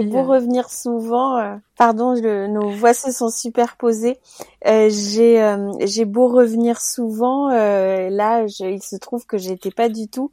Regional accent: Cameroon; j'ai grandi en Afrique. Alors, je dis en Afrique parce que j'ai grandi dans plusieurs pays d'Afrique, dont principalement le Cameroun.

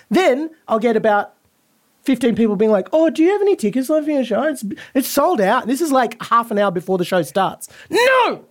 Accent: India; I do realize I am an Indian man back in the royal family.

